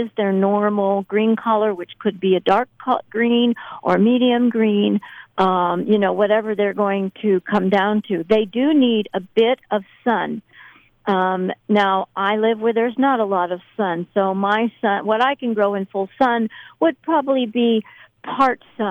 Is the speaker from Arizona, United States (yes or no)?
yes; Arizona, United States; I grew up in Arizona with 1 to 2 inches of rain.